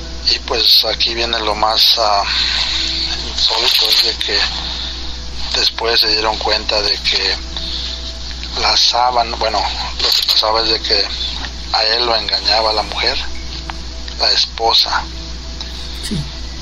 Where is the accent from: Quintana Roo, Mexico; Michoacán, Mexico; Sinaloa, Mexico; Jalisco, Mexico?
Jalisco, Mexico; Zapotiltic; cuando yo estaba chiquillo. Soy de Jalisco, del municipio de Zapotiltic, Jalisco.